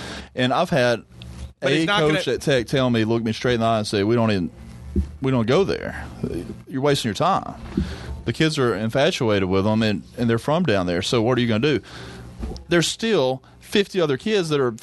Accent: Arkansas, United States; Yeah, all these names are run together for me, so I'm from Arkansas.

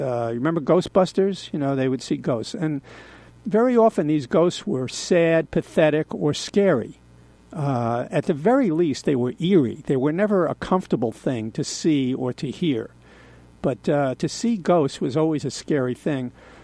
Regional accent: Queens, New York, United States; I grew up out in Queens, where most of the people in my neighborhood, almost everybody lived in a small little house.

